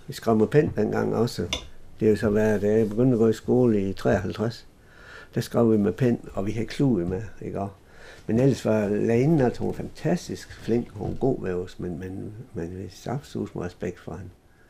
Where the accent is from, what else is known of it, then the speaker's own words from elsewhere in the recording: Ender, Central Denmark Region, Denmark; Men efter jeg så selvfølgelig havde min barndom der i Ender